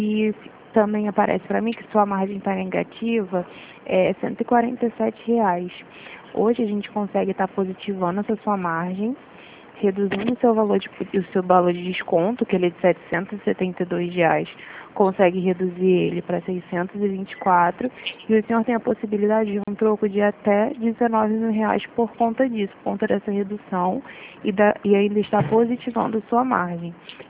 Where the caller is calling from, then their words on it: Rio de Janeiro, Brazil; eu falo do Rio, mas a gente é da Central.